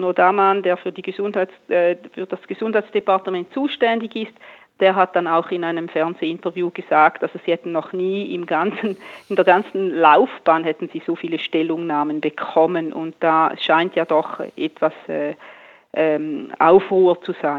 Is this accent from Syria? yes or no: no; Switzerland; Bei uns in der Schweiz kann man ja sehr viel zum Glück mitbestimmen in der Politik